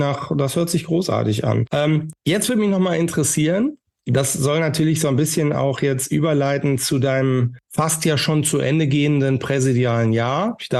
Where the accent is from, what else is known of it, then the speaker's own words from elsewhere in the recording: Northern Germany, Germany; ich bin aus dem Norden